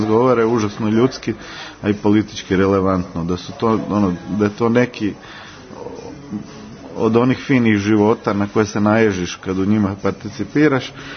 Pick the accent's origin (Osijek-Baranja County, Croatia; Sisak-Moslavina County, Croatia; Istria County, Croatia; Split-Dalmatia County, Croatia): Sisak-Moslavina County, Croatia; Sisak; born there; now in Zagreb, Croatia; ja sam rođen u Sisku, živim u Zagrebu i Sisak mi je vrlo često mjesto gdje snimam filmove.